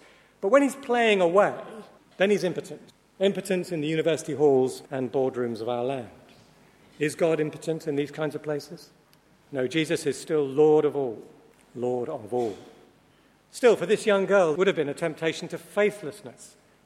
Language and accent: English; Scotland, United Kingdom; I don't want to be racist, but I'm Scottish and Jewish, and this is costing me a fortune going up and down in this letter.